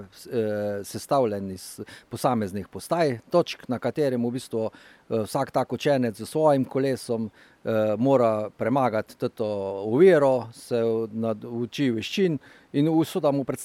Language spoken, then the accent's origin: Slovenian; Carinthia, Slovenia; Seveda, Korošci smo pa tudi v bistvu še en korak naprej